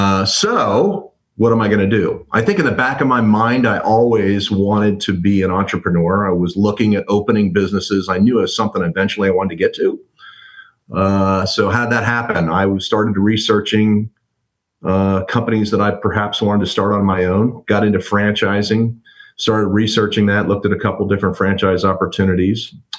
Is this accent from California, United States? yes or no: no; Columbus, Ohio, United States; So I am originally from Columbus, Ohio, and I went down to school at the University of Houston.